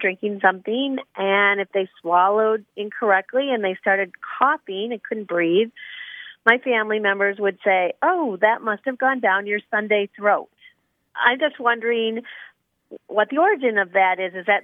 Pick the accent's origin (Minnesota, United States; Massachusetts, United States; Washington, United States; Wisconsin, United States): Minnesota, United States; when I was growing up, I grew up in Minnesota